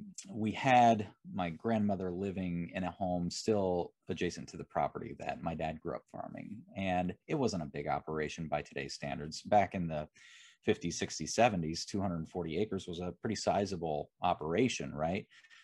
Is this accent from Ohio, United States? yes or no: yes; Ohio, United States; I had a pretty standard Midwest upbringing, I think. And what I mean by that is I grew up here in Ohio at the time, referred to as the Rust Belt.